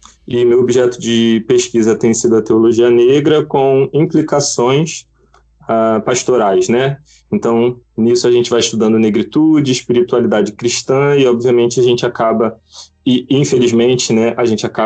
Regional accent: Nilópolis, Rio de Janeiro, Brazil; tenho 31 anos, sou daqui de Nilópolis, Rio de Janeiro. Minha igreja é a Igreja Batista em Parque Elian, em São João de Meriti, tudo na Baixada Fluminense. Sou da Igreja Batista também desde criança, desde 4 anos de idade.

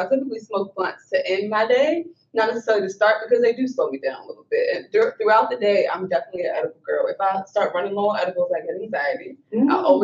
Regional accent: Baltimore, Maryland, United States; I'm from Baltimore, so I'm local. We're in there from Baltimore County.

